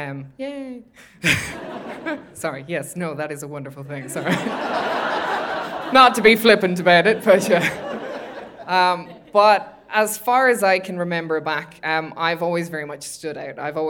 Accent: Ireland; growing up in Ireland

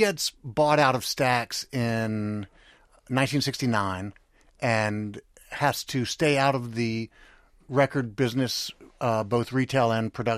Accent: Memphis, Tennessee, United States; When I was a kid growing up in Memphis, Rick D.

